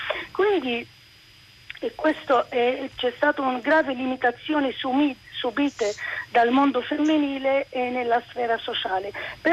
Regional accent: Lebanon; Io vengo dal Libano, ed è un piccolo paese

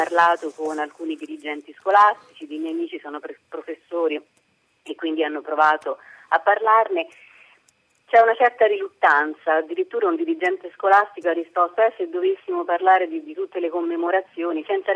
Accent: Rome, Lazio, Italy; born there; io sono la terza generazione, sono nata a Roma

